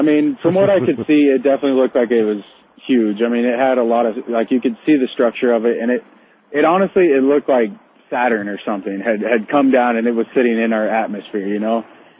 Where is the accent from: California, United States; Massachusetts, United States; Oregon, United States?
California, United States; Hollywood; from Hollywood, California.